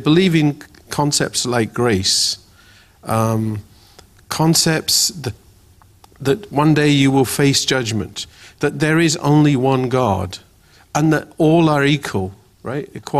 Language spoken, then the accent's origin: English; England, United Kingdom; accent: English; I grew up in England, and some of you may notice I've actually got an English accent. So in England, I had a nickname.